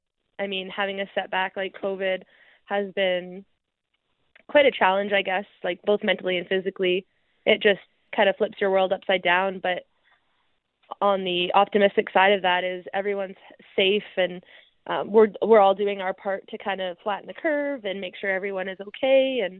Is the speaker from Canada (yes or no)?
yes; Williams Lake, British Columbia, Canada; Yeah, I mean, I was born and raised in Williams Lake. My parents were both born and raised there.